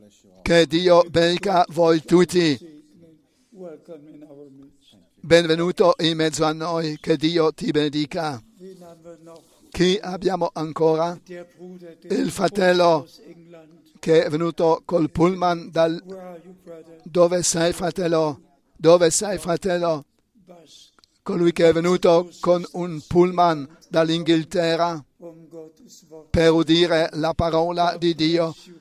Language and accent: Italian; Romania; Italian is a second language; Veniamo dalla Romania e vi portiamo i saluti dalla Romania.